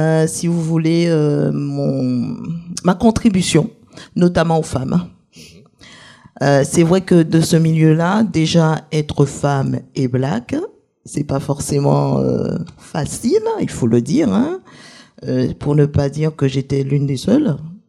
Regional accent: Antilles, France; moved away as an adult; now in Montpellier, France; Je viens des Antilles, en fait. Et je suis venue ici pour faire des études, et puis depuis, j'ai voyagé pas mal, et je me suis posée à Montpellier depuis une vingtaine d'années

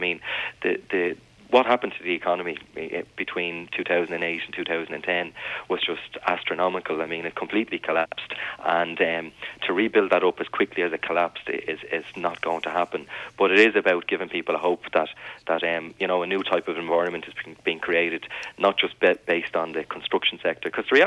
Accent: Dublin, Leinster, Ireland; including my own area in Dublin Northwest. I mean, I'm from Ballymun.

